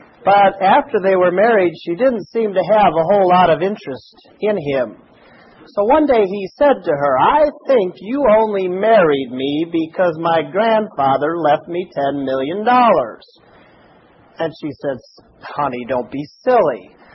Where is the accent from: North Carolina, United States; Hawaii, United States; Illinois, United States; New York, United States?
Illinois, United States; Dalton; Years ago, I grew up in Dalton, and the 4th of July Independence Day parade was the biggest parade in the state.